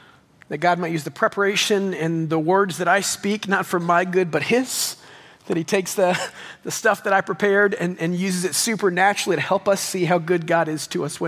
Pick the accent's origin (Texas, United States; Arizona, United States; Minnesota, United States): Texas, United States; Double Oak; I grew up in Double Oak and I never thought I'd be back.